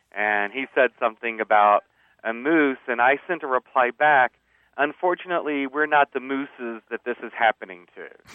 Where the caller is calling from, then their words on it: Denver, Colorado, United States; I'm calling from Denver, Colorado.